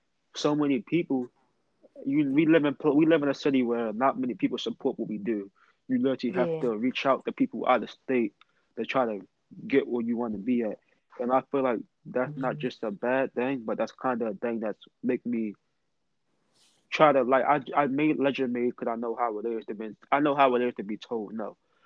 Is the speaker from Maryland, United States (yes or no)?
yes; Baltimore, Maryland, United States; We're from Baltimore, so you really don't see too many female artists down here who try to make an impact.